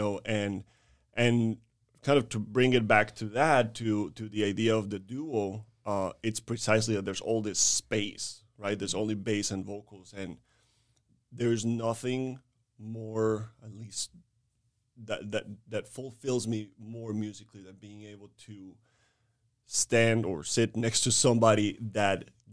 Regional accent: Colombia; You know, I'm from Colombia originally.

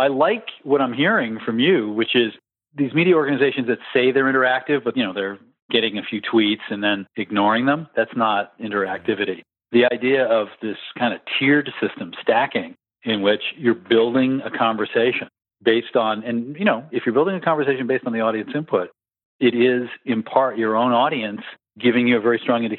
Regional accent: Maine, United States; In my home state of Maine, they have fully publicly funded elections for the state house

